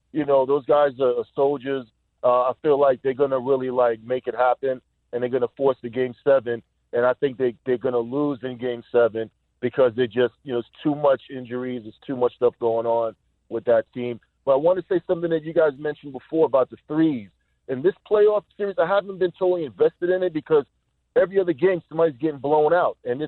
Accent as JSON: {"language": "English", "town": "Bronx", "region": "New York", "country": "United States", "tie": "born or raised there", "said": "So I'm born and raised in the Bronx, Co-op City."}